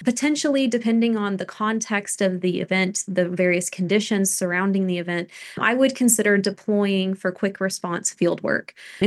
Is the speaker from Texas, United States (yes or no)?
yes; Texas, United States; also born or lived in Delaware; So I am from Texas originally. I'm born and raised in North Texas specifically. I was in Delaware for a few years while I was getting my PhD.